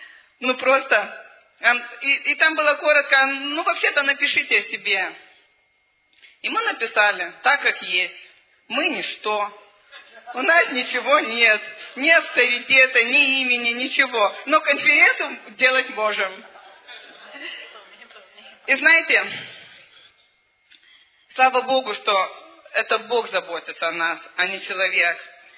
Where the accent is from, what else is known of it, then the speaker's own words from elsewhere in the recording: Lithuania; Мы из Литвы.